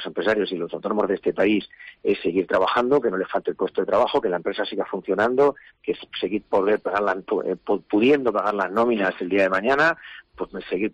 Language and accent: Spanish; Castilla-La Mancha, Spain; Yo primero soy castellano-manchego, luego castellano-manchego y luego español